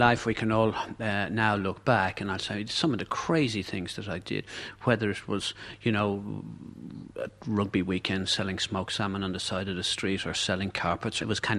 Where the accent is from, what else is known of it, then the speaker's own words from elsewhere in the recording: Dublin, Leinster, Ireland; I was brought up in Dublin. I went to school at Sing Street.